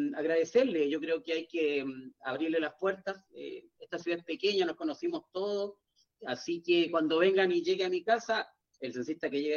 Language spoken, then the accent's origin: Spanish; Illapel, Coquimbo, Chile; Sí, mira, yo nací en Illapel, de una familia súper humilde y modesta. Estamos en el sector alto de Illapel.